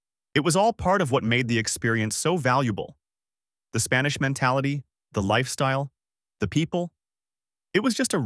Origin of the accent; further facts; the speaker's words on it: Germany; since I grew up around them in Germany.